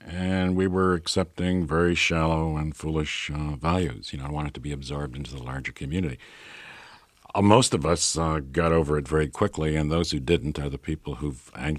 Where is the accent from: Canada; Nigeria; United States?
Canada; moved away as an adult; at that time, I felt, being Canadian, that if I were going to prove to myself that I was a writer, I had to do it in London or New York.